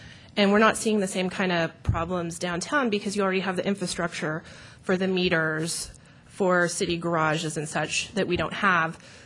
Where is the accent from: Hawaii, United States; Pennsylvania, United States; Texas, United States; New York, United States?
Texas, United States; Lubbock; because I'm from Lubbock, Texas.